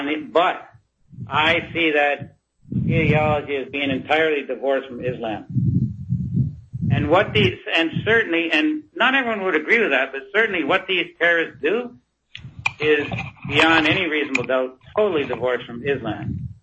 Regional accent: Canada; I'm Canadian

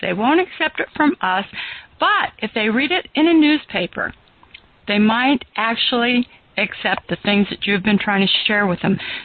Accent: Sacramento, California, United States; also born or lived in Lodi, California; now in Chicago, United States; Now, I grew up in California in Sacramento. And then I lived in Lodi, California, and the weather there was fabulous.

